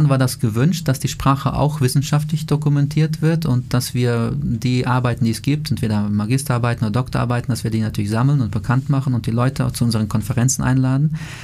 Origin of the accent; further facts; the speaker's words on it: Omsk Oblast, Russia; Ich komme aus der Nähe von Omsk